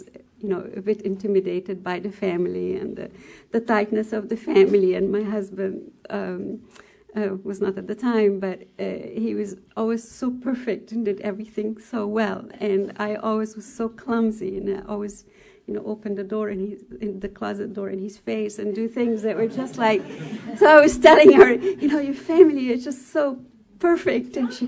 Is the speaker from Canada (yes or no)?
no; Egypt; English is a second language; now in United States; I'm originally from Egypt, and my mom and I, we speak French and Italian and Arabic